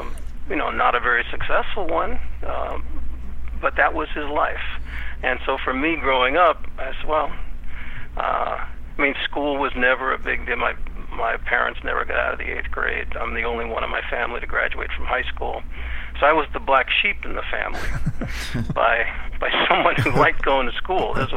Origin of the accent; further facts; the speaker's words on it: Brooklyn, New York, United States; Well, we grew up in Brooklyn, and in the 50s and 60s, my dad was a small-time hustler and con man and compulsive gambler and bookmaker